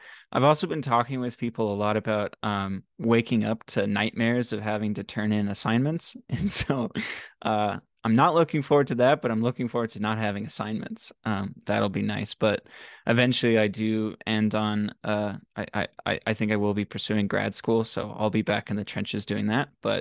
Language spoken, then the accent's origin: English; Colorado, United States; also born or lived in Virginia; So I love Virginia, but my home state of Colorado is also beautiful.